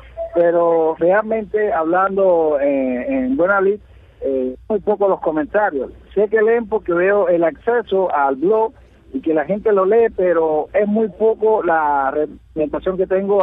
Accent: Cuba; estoy siendo martiano, estoy siendo cubano, estoy siendo patriota, estoy siendo un cubano simple

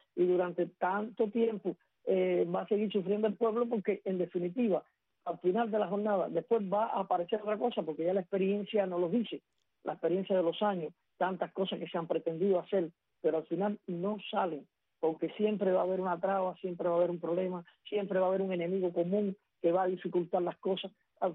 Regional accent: San Juan y Martínez, Pinar del Río, Cuba; siempre hablo del tabaco porque soy natural de San Juan y Martínez

